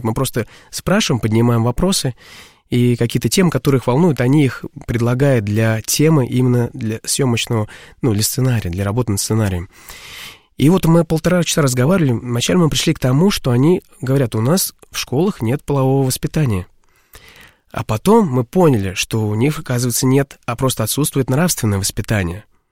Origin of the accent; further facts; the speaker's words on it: Saint Petersburg, Russia; Как бы я родился вообще в Петербурге и проходил 90-е